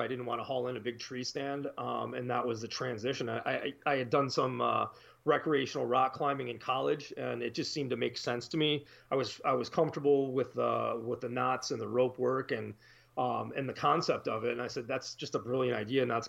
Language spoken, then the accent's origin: English; East Coast, United States; now in Wisconsin, United States; I'm actually from the East Coast originally. I've been living in Wisconsin for a pretty long time.